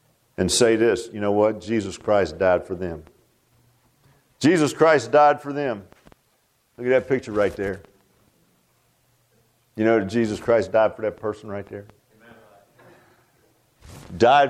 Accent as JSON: {"language": "English", "town": "Virginia Beach", "region": "Virginia", "country": "United States", "tie": "born or raised there", "said": "when I grew up in Virginia Beach, and when I grew up in Virginia Beach, it was more of a sleepy little town than it is now"}